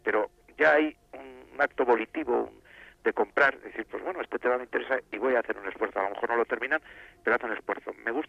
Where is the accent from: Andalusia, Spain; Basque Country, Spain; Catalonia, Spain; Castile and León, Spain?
Basque Country, Spain; Guernica; now in Madrid, Spain; este Madrid al que llegué yo desde Guernica y desde mi tierra hace muchos años